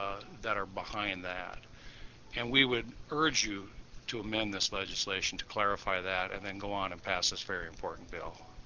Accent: Pierre, South Dakota, United States; I'm an attorney from Pierre, and I am a lobbyist for the Motion Picture Association of America.

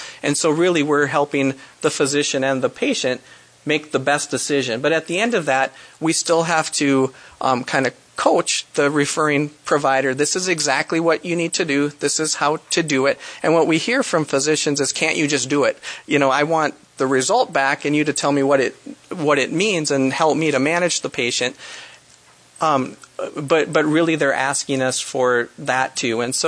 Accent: Sioux Falls, South Dakota, United States; I'm from Sioux Falls and representing Augustana University today.

